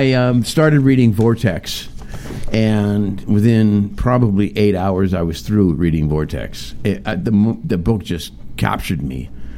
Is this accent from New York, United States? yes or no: no; California, United States; I grew up in North San Diego County, and I knew, you know, everywhere around San Diego County